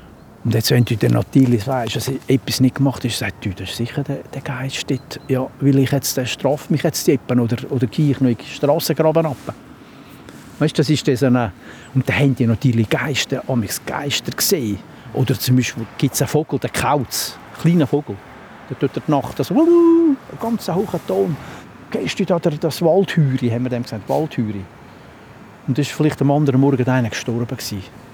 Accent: Flüelen, Uri, Switzerland; Also die, oder in Flielen, in der Gemeinde, wo ich aufgewachsen bin, hat es Kindertransporteure gegeben.

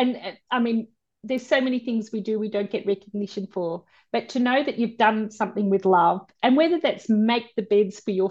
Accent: Sydney, New South Wales, Australia; moved away as an adult; now in Melbourne, Australia; I grew up in Sydney. It's very different, you know. It's a very different culture, you know.

